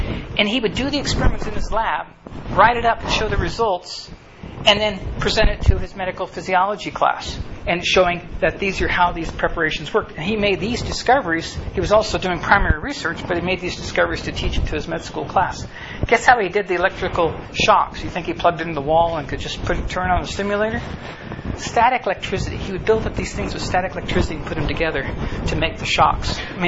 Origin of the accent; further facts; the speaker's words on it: Texas, United States; I'm from West Texas. We used to go bullfrog hunting all the time.